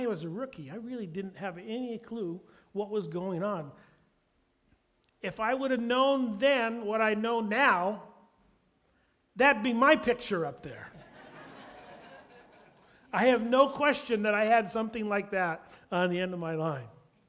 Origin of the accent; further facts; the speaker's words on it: Alaska, United States; moved away as an adult; Everybody knows that I grew up in Alaska. I spent the first 32 years of my life in Alaska.